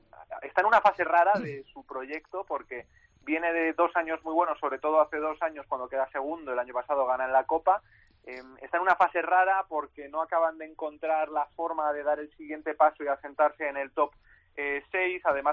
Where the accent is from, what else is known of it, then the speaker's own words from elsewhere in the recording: Germany; Sí, yo soy alemán … no sé si os acordáis, aunque él es eslovaco, mi padre es alemán, mi familia es alemana